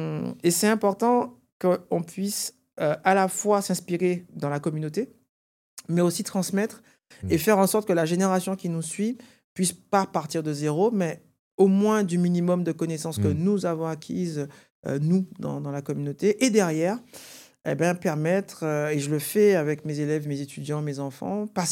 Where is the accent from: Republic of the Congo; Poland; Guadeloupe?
Guadeloupe; C'est à la fois un symbole, parce que je suis Guadeloupéen